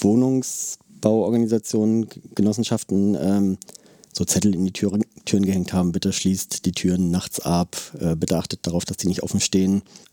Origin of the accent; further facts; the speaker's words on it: Berlin, Germany; Ich bin auch in der Nähe der Konrad-Wolf-Straße aufgewachsen, wo an den Wochenenden, wenn da BFC-Spiele waren, schwieriges Pflaster war